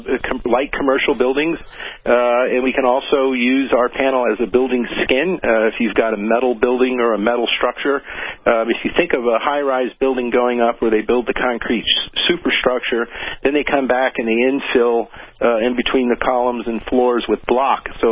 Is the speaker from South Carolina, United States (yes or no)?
no; Florida, United States; So I'm from Florida. I have a conventional home that I've lived in for 25 years.